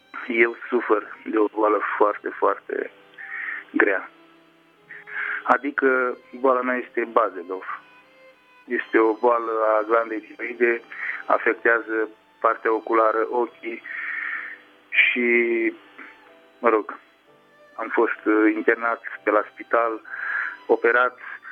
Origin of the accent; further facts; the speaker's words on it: Petroșani, Hunedoara County, Romania; sunt din Petroșani, Hunedoara.